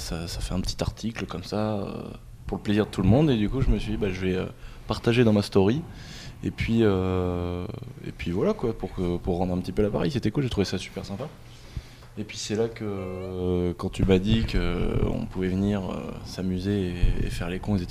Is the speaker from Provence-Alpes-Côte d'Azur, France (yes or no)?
no; Angers, Pays de la Loire, France; Je viens à Dangers, à côté de Nantes. C'est une petite ville très charmante.